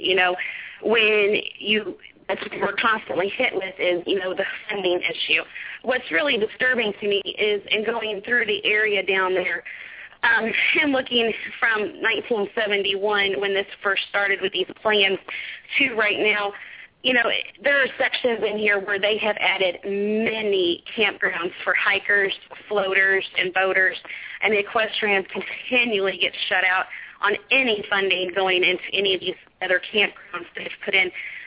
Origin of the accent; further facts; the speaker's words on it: Missouri, United States; I'm also from Missouri.